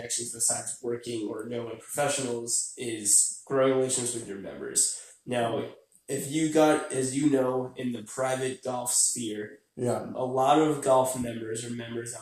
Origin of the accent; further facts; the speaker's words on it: New York, United States; I'm assistant professional at Hamilton Mill. I'm 23. I'm originally from New York.